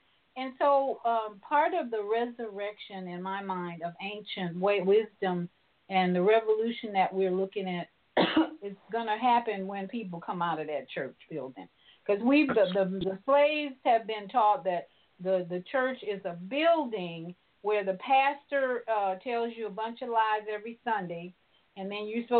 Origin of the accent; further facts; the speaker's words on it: Chicago, Illinois, United States; You know, I grew up in Chicago, and I think now, even when I go back, many of the black neighborhoods have a church almost on every corner